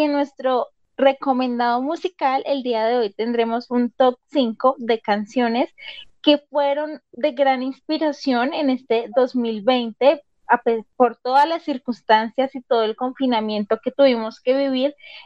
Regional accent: Colombia; que como colombianos nos unamos

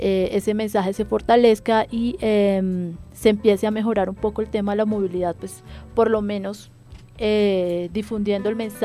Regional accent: Ocaña, Norte de Santander, Colombia; now in Bogotá, Colombia; Yo no soy de aquí de Bogotá, yo soy de Ocañera, como lo decía Anita, orgullosamente Ocañera, y en el poco tiempo que he estado en la ciudad siento que la he tomado como propia.

